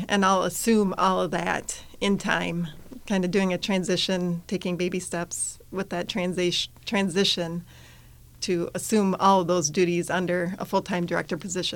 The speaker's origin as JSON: {"language": "English", "town": "Butterfield", "country": "United States", "lives_now": "Windham, United States", "said": "I've lived in Windham for about 22 years, and I'm originally from Butterfield, just down the road, so not too far away."}